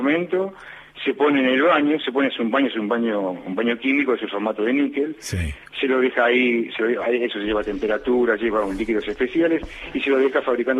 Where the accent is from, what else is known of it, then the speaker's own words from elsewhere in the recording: Argentina; yo me crié y me eduqué en Argentina. Soy educado y estudiado acá en Argentina.